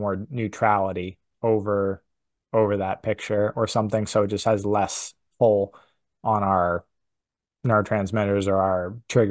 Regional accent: New Hampshire, United States; I grew up in New Hampshire, so I have a ton of dread around the changing of the seasons

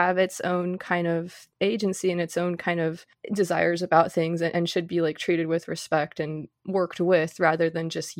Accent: Colorado, United States; I grew up in Colorado where it's just gorgeous and everything.

